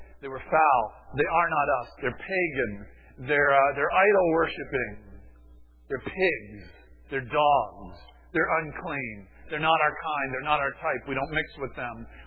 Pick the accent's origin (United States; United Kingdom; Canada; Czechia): United States; Miami, Florida; When I was a kid growing up in Miami, we had pretty much free range in our neighborhood.